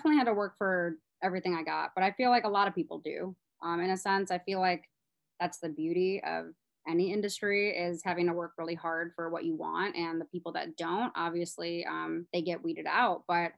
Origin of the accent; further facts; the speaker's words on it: Chicago, Illinois, United States; First one's Derrick Rose, obviously, because I grew up in Chicago, and he was kind of like that Michael Jordan figure to me.